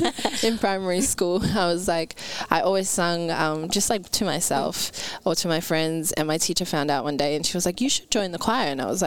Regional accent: Granville, New South Wales, Australia; Yeah, I was born and raised in Granville. I live about 5 minutes from here

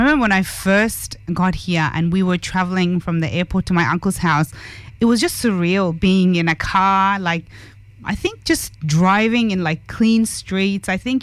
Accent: Afghanistan; moved away; I was born in Afghanistan, so I come from there. My family's from there. We were refugees to this beautiful country, and we got here in 1993, March of 1993.

